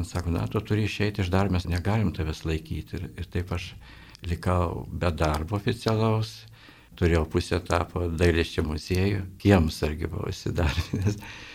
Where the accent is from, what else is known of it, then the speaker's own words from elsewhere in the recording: Akmenė, Šiauliai County, Lithuania; now in Vilnius, Lithuania; kadangi esu iš Žemaitijos, iš Akmenės kilęs, ir kad užėjau studijuoti į Vilnių, į universitetą norėjau stoti iš karto